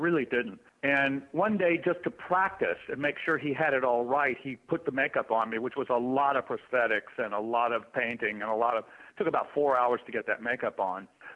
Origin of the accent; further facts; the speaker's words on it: Texas, United States; I was brought up in Texas, where a gentleman is a gentleman, and you don't kiss and tell, and you don't peep and tell.